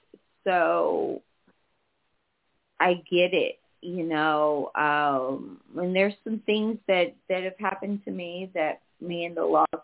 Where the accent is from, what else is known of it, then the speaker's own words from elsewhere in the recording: Texas, United States; Well, I'm from Texas. I can deep-fry anything.